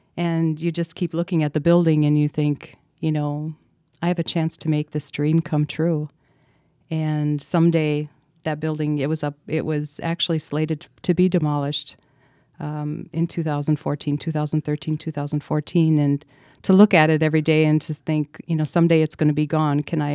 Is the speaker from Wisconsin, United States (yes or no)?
yes; Merrill, Wisconsin, United States; I grew up in Merrill, Wisconsin, and always loved the building.